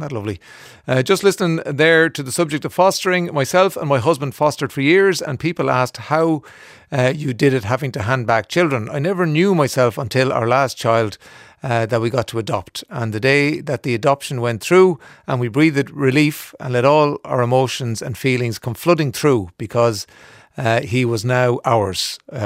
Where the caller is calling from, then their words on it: Limerick, Munster, Ireland; moved away; I am from Limerick and I've been living here for 15 years in Houston in Texas